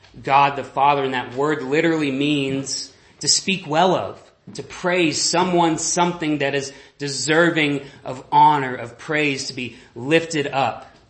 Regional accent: Texas, United States; I'm originally from Texas, and so I got to grow up hearing a lot of people talk about a man by the name of Joel Osteen

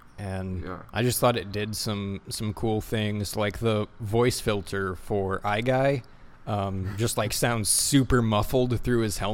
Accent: United States; Because it doesn't matter so much to me as an American audience.

